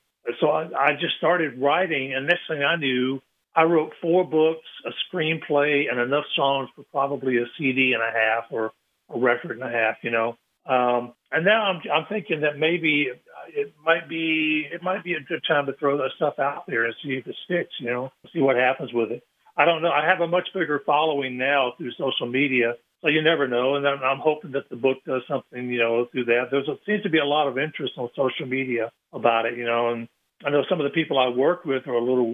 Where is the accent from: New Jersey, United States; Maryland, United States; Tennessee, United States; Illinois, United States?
Tennessee, United States; Frayser; It deals with growing up in Fraser, which was a little redneck kind of lower middle class area.